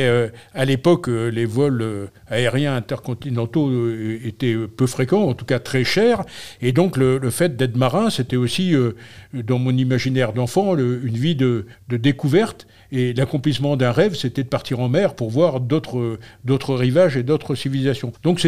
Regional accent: Brest, Brittany, France; Alors, moi, je suis originaire de Brest. Donc, quand on est brestois, on a déjà un peu le sel dans les veines

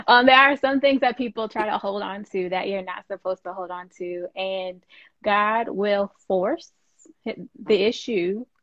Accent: Connecticut, United States; we spoke about where we were from, and we're both from Connecticut

